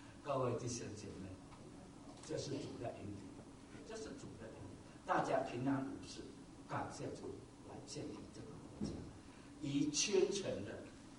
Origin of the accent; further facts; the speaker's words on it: Taiwan; 就是好像我们台湾人说和哎，我们是台湾人